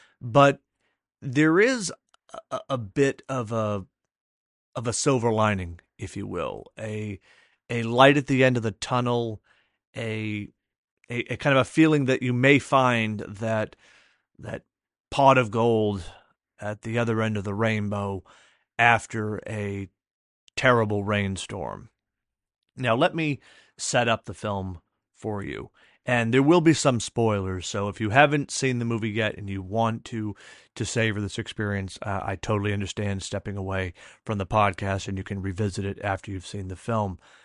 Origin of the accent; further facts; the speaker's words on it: New England, United States; Growing up in New England, being from this area, I really felt the movie captures both the tone and the look, if you will, of a small New England college town.